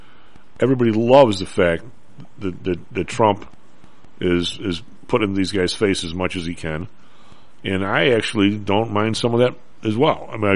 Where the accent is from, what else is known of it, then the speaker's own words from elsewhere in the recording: Ireland; Hey, I'm Irish.